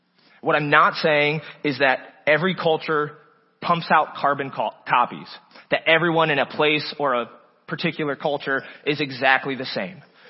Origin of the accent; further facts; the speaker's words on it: Wooster, Ohio, United States; now in Fishers, United States; a culture in Fishers, Indiana, that is different than the pattern or culture I grew up in Worcester, Ohio.